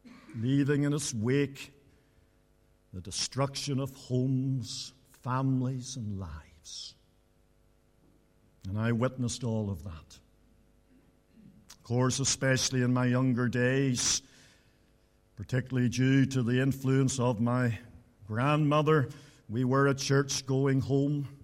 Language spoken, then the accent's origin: English; Donaghadee, Northern Ireland, United Kingdom; also born or lived in Bangor; 9 years of my childhood were spent in Donaghadee. I wasn't born into a Christian home, though my granny was a Christian.